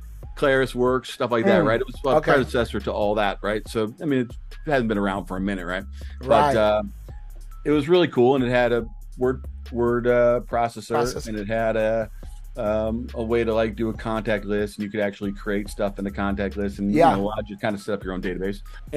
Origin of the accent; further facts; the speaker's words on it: Detroit, Michigan, United States; I grew up in Detroit, Michigan, just outside Detroit, Michigan.